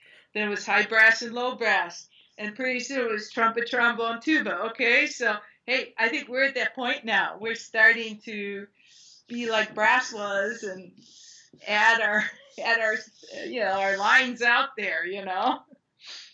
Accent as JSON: {"language": "English", "town": "Cleveland", "region": "Ohio", "country": "United States", "said": "I'm from Cleveland, Ohio."}